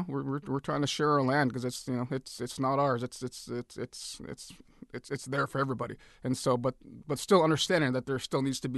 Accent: Akiachak, Alaska, United States; When I was growing up in Akichuk, that was always a big focus, was to have, once a month get-togethers with elders

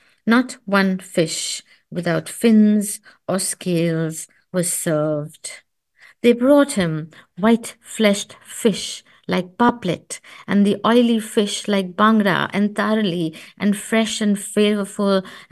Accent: India; We are called Indian Jews because We wear Indian clothing. We have Indian food, you know. So we are probably the most Indian of the Jews that exist in India today.

